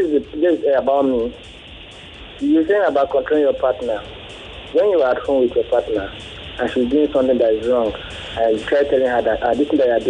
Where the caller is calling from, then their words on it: Lekki, Lagos, Nigeria; calling from Lekki.